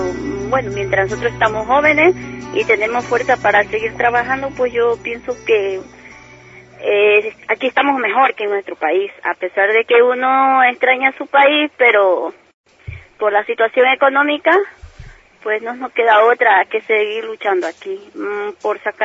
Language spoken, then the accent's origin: Spanish; Guayaquil, Guayas, Ecuador; De Guayaquil. Allá yo tengo mis dos hermanas más y resto de familias.